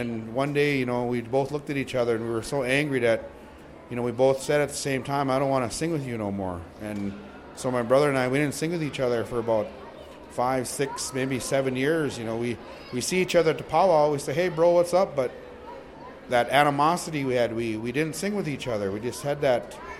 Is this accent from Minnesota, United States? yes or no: yes; Callaway, Minnesota, United States; I'm from Callaway, Minnesota